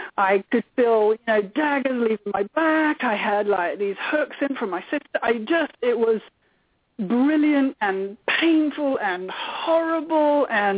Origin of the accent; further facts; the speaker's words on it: England, United Kingdom; So talking about God, well, like I say, I'm English, so I was brought up Church of England.